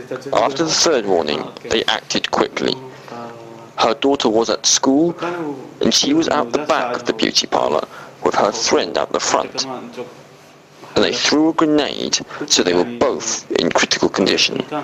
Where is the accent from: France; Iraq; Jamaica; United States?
Iraq; But you know, we are the original Iraqis. We are from Iraq."